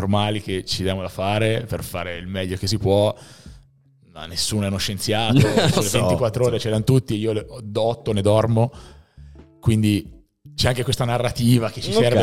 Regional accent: Siena, Tuscany, Italy; born there; io sono nato a Siena, dove a differenza di tante altre città, basket e calcio andavano di pari passo

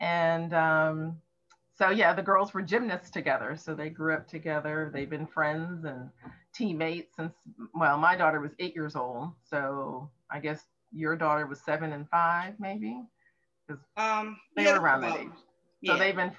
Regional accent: Rhode Island, United States; So I grew up in Rhode Island, but my family is from the South, Alabama and Florida.

